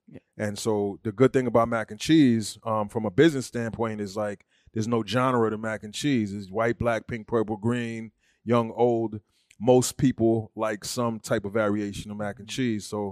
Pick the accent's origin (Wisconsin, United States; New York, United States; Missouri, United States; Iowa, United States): New York, United States; Brooklyn; I'm from Brooklyn, though. I don't know. I definitely got something to do with where I came from, how I was raised.